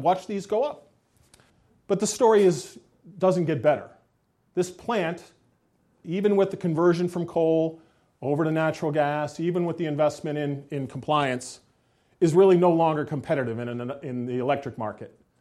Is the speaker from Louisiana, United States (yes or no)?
no; Rhode Island, United States; I grew up in Rhode Island, not very far from this plant. I watched it being built.